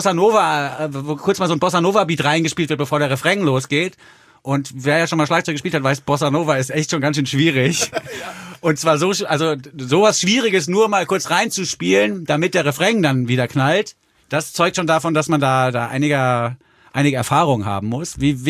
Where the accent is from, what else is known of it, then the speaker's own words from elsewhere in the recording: Frankfurt, Hesse, Germany; born there; ich bin ja geboren in Frankfurt am Main